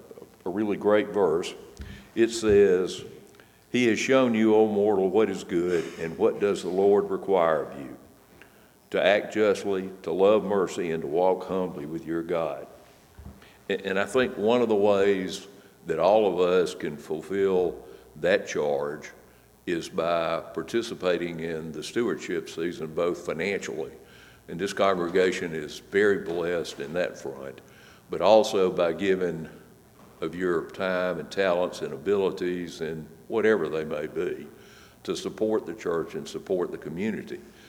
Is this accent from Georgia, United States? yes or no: yes; Dublin, Georgia, United States; When I was growing up in the Henry Memorial Presbyterian Church in Dublin, Georgia, where I grew up, that church had a very positive impact on my life